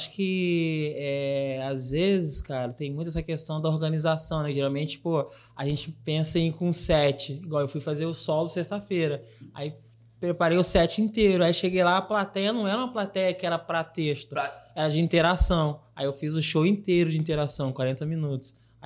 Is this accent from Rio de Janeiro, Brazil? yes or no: yes; Rio de Janeiro, Brazil; eu costumo falar que é complicado para as pessoas de São Paulo eu dizer sou carioca